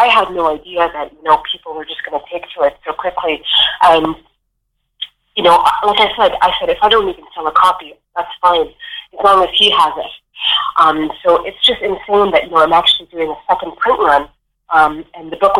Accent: Montreal, Quebec, Canada; moved away as an adult; now in Dublin, Ireland; I'm originally from Montreal, Quebec in Canada. So that's on the East Coast. I moved to Ireland 6 years ago.

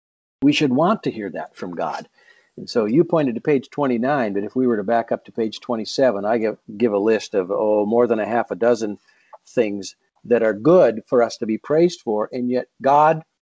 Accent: Minneapolis, Minnesota, United States; And then I'm a Minnesota Vikings fan because I'm from Minneapolis here.

